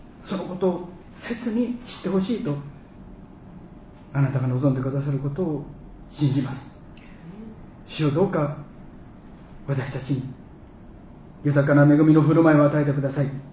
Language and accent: Japanese; Osaka, Japan; 私は大阪で生まれ育ち、進学校も神戸で、ずっとつまり太平洋側におりましたので、日本海側っていうのは初めてなんです。